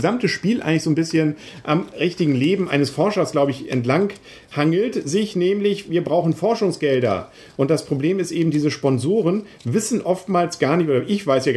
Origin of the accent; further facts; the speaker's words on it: Northern Germany, Germany; Wir sind Norddeutsche.